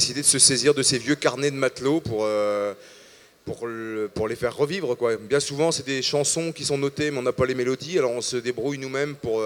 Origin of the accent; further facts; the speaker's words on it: Boulogne-sur-Mer, Hauts-de-France, France; moi je suis natif de Boulogne-sur-Mer et d'une famille de dockers, de matelots et tout ça.